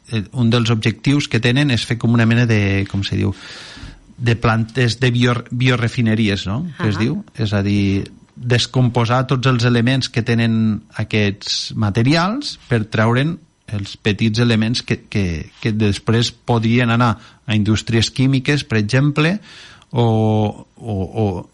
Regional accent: Catalonia, Spain; una iniciativa superinteressant i propera almenys a nosaltres, que som de Ponent, no?

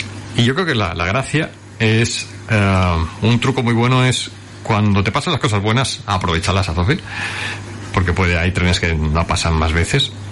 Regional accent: Hospitalet, Catalonia, Spain; Era de pequeño, yo vivía en Hospitalet.

